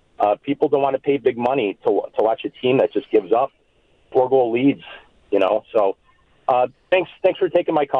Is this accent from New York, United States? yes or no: yes; New York, United States; I grew up in Western New York. I watched hockey playoffs in Buffalo for years.